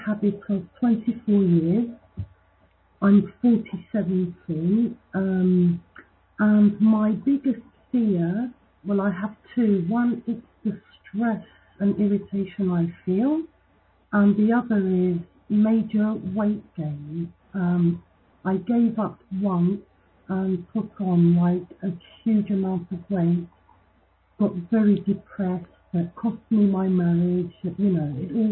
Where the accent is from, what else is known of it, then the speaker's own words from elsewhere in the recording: United Kingdom; now in France; I'm British, but I live in France.